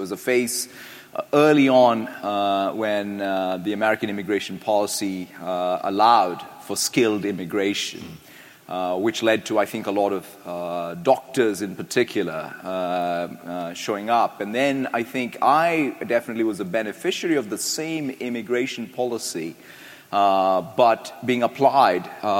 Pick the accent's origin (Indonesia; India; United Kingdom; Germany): India; now in Redmond, United States; You know, growing up in India, and as I reflected and wrote even in this book